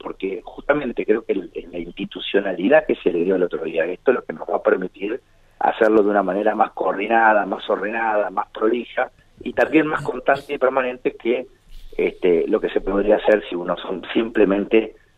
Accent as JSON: {"language": "Spanish", "town": "Gualeguaychú", "region": "Entre Ríos", "country": "Argentina", "said": "mi historia en Gualeguaychú, y mi pertenencia, que así va a ser, si Dios quiere, toda la vida, a mi pueblo, a mi lugar, a mi ciudad."}